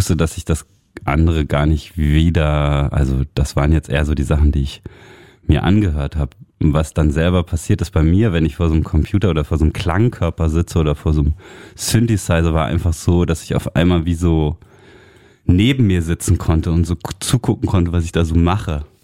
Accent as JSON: {"language": "German", "region": "Hesse", "country": "Germany", "tie": "born or raised there", "also_born_or_lived": "Hamburg / Paris / Berlin", "said": "Ich bin aufgewachsen in Nordhessen, das nennt man auch Hessisch-Sibirien. Im Volksmund. Und dann bin ich nach Hamburg gezogen und von Hamburg bin ich nach Paris gezogen und von Paris bin ich nach Berlin gezogen."}